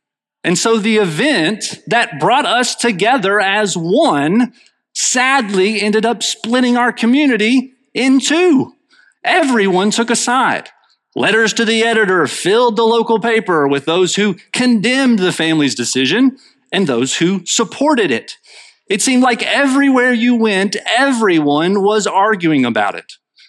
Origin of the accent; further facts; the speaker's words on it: Cynthiana, Kentucky, United States; When I was in high school, Extreme Home Makeover came to my hometown of Cynthiana.